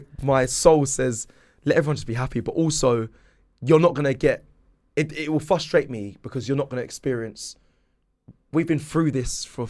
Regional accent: London, United Kingdom; born there; now in Surrey, United Kingdom; I was born in South London, where Arsenal actually started.

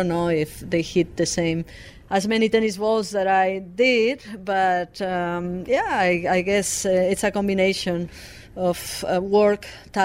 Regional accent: Aragon, Spain; Not my hometown, but like my area, which is called Aragon.

